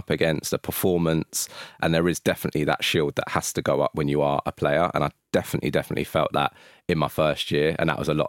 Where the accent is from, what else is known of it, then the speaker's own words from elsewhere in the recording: London, United Kingdom; I'm from North London